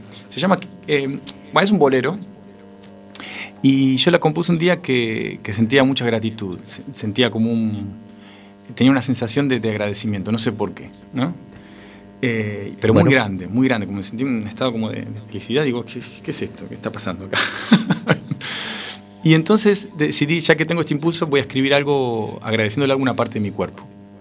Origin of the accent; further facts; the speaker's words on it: Argentina; moved away; Yo me fui de Argentina, pero no me siento lejos. Tiene que ver con esto del disco que hablamos, ¿no? De sentirme bien argentino.